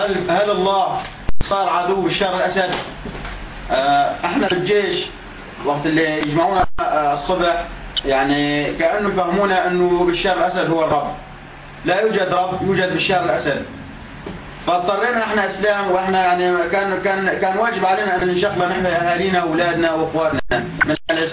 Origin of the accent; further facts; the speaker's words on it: Hama, Hama Governorate, Syria; انشقيت انا من حماه من مدينه